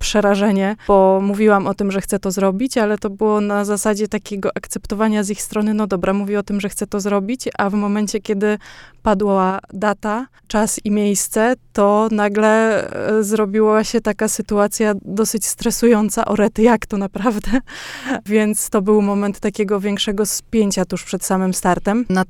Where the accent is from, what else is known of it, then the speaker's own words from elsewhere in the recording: Iława, Warmian-Masurian Voivodeship, Poland; Ja się nauczyłam pływać jako dziecko w jeziorze. i niestety w Iławie nie było basenu.